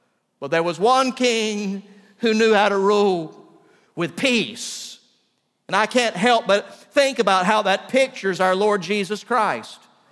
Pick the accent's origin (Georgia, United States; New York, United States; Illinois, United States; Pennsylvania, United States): Georgia, United States; Valdosta; also born or lived in Sylvester; I was raised in Valdosta, and it is alternatively known as Wintersville, USA, and the Azalea City. We live not far from the blueberry capital of the world. For a few years, I lived in Sylvester, Georgia